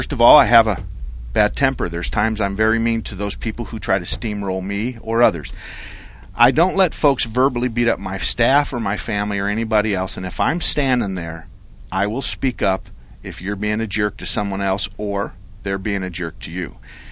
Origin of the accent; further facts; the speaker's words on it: Douglas, Arizona, United States; I was born and raised in Douglas. There's five generations of my family either above or below the ground. The border fence was transparent when I was a kid. We played with the Mexican kids and they came and played with us.